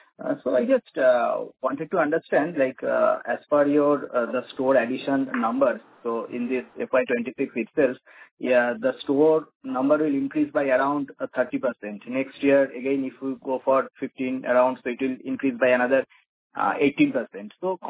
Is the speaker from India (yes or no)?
yes; Kolkata, West Bengal, India; like, I'm also from Kolkata.